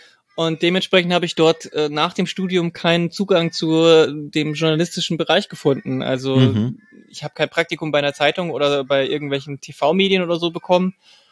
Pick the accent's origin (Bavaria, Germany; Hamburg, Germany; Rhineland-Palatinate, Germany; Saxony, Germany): Bavaria, Germany; born or raised there